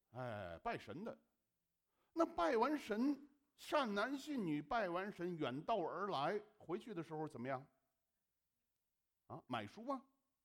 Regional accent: China; 这个我想的以弗所人跟我们中国人差不多，我们中国人就是那种啊，就是一有点事儿呢，所有的庙都拜一下

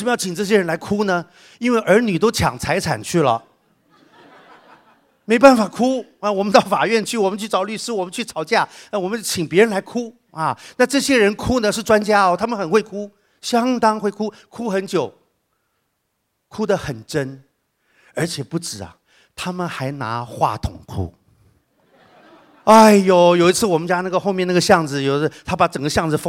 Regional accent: Taiwan; 在台湾，我台湾长大

